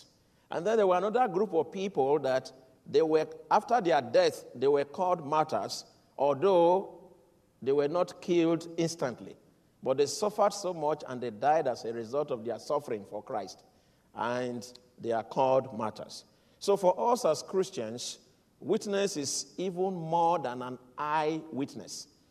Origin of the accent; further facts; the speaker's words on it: Nigeria; in Nigeria, my home country, there's always that influence of Pentecostalism.